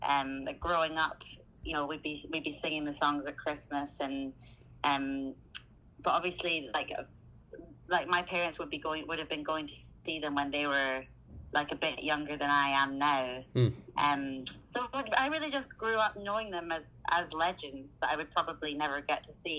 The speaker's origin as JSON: {"language": "English", "region": "Scotland", "country": "United Kingdom", "lives_now": "London, United Kingdom", "said": "And then like I'm from Scotland myself, but I'm living in London now"}